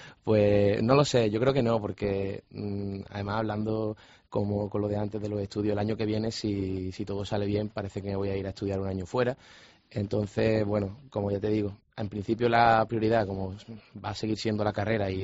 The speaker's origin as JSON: {"language": "Spanish", "town": "Rincón de la Victoria", "region": "Andalusia", "country": "Spain", "said": "a mí me gusta mucho correr por el paseo marítimo del Rincón de la Victoria, que es de donde yo soy"}